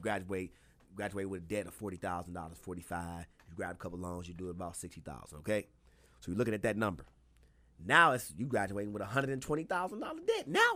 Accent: Michigan, United States; I'm from Michigan.

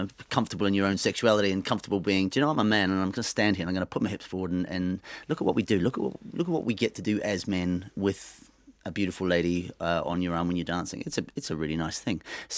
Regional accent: New Zealand; I'm from New Zealand, so rugby was the thing.

